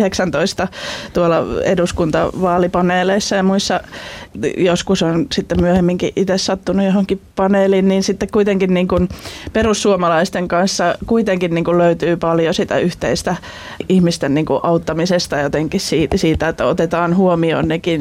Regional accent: Ylistaro, South Ostrobothnia, Finland; itse olen kasvanut tuolla Ylistarossa ja myöskin maanviljelijäperheessä. Ja itsellä oli isovanhemmat sen verran nuoria, että eivät ole olleet sodassa, mutta sitten tosiaan niin kuin isän puolelta on sitten Karjalan evakko.

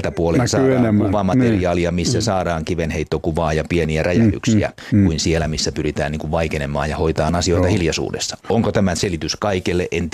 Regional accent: Virrat, Pirkanmaa, Finland; Mä olen Virroilta.

